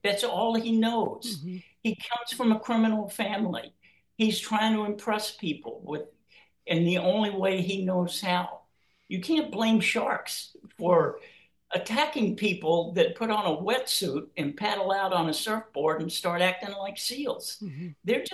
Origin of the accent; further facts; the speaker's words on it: Memphis, Tennessee, United States; Well, that actually came from an incident that happened to me when I was a very, very young boy growing up in Memphis, Tennessee.